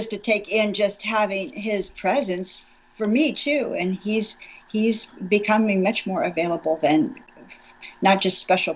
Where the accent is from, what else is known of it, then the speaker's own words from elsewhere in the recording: California, United States; also born or lived in Hawaii; But I'm from California, so whenever there's rumbling and the earth shaking, you always think earthquake